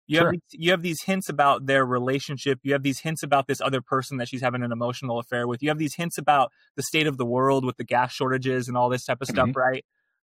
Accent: Bakersfield, California, United States; But, you know, I grew up in Bakersfield. Bakersfield, you know, we were partying a lot.

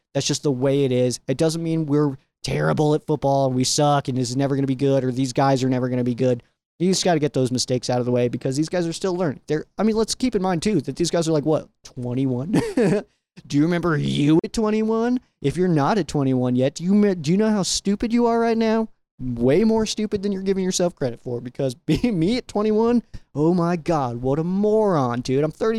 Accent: Colorado, United States; when the Rams are out here in my home state, then I do feel pretty good about it

